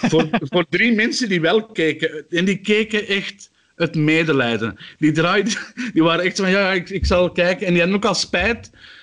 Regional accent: Antwerp, Belgium; Dus in West-Vlaanderen als Antwerpenaar is het sowieso moeilijk.

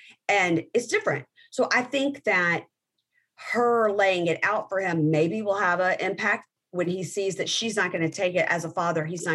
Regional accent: Mississippi, United States; I'm from the Sip.

